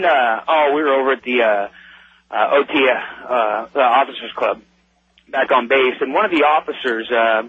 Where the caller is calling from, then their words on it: Baghdad Governorate, Iraq; I'm calling from north of Baghdad, in Iraq.